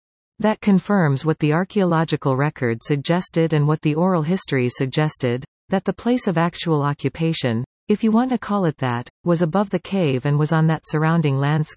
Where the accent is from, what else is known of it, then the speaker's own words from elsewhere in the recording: Dawson Creek, British Columbia, Canada; I was born and raised in Dawson Creek, very close to here